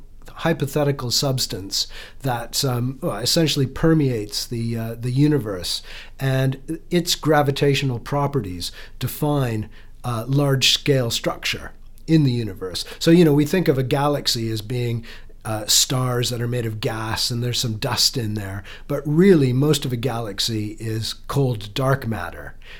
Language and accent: English; Canada; in my capacity as a Canadian, that you know, we're very chuffed back home.